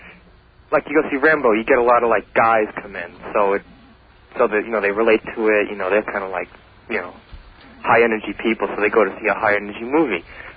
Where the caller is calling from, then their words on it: Holbrook, United States; I'm calling from Holbrook.